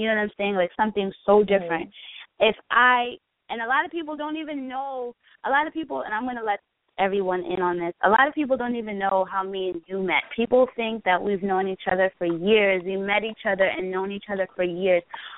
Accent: Brooklyn, New York, United States; I've never been pussy a day in my life. I'm from Brooklyn.

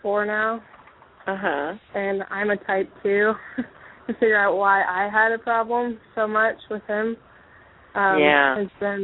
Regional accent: Kentucky, United States; from Kentucky.

